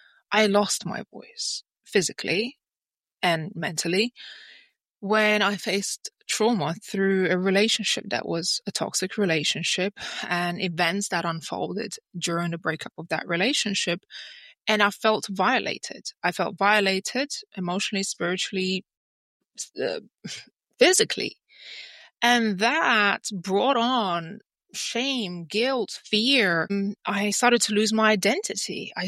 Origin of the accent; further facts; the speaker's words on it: Lithuania; English is a second language; moved away as an adult; also born or lived in United Kingdom; now in Spain; Yeah, well, originally I'm from Lithuania and I was born there and grew up there. And I've actually spent 22 years living in the UK and now I live in Spain.